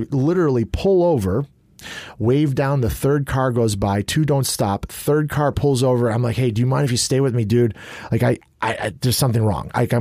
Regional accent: New Lenox, Illinois, United States; I grew up in New Lenox.

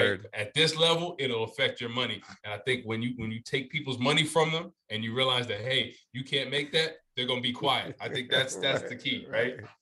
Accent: New Jersey, United States; I was raised in Jersey, man, North Jersey.

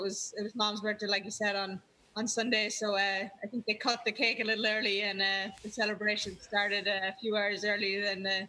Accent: Ireland; it wasn't long ago we didn't have an Irish person on the LPGA, let alone a winner.

